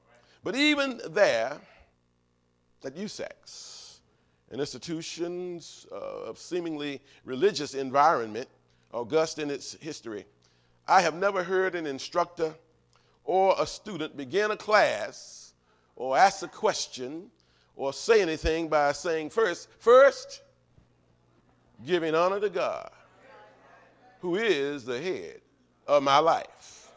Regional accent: Winston-Salem, North Carolina, United States; Since I was a little boy, growing up in Winston-Salem, as the pastor said

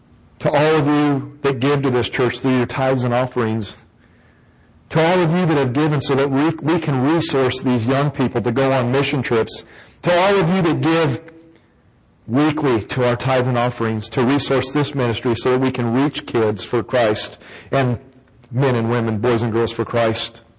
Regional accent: Arizona, United States; Now, I'm not from Texas, but in Arizona, they teach us how to add.

